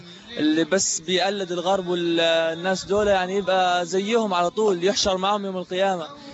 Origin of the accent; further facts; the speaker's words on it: Palestine; now in Egypt; من فلسطين، طالب في كلية الهندسة في جامعة مصر.